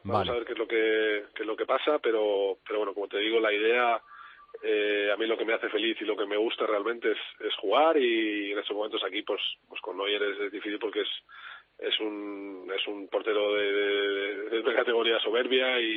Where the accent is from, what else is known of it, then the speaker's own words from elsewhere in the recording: Córdoba, Andalusia, Spain; Nápoles es como el sur de nuestra España. Sí. Yo vengo de Córdoba y sí.